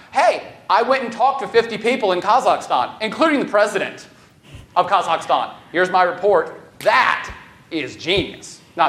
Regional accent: Virginia, United States; I grew up, in Virginia, but I grew up in America.

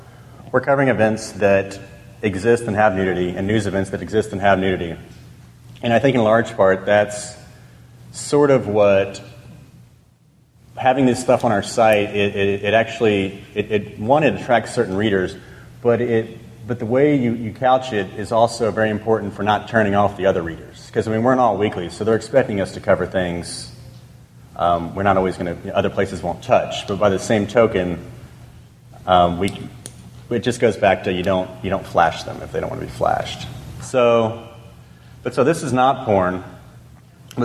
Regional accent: Houston, Texas, United States; I'm not trying to do the coastal thing, but because I'm from Houston, but people in New York and LA are going to be a little bit more liberal

